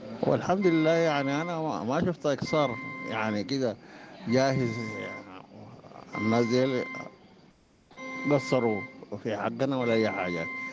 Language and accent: Arabic; Khartoum, Sudan; بغسل كلى، وأساسا جاي من الخرطوم. كنت بغسل هناك، طبعا هناك المستشفيات قفلت وجينا هنا.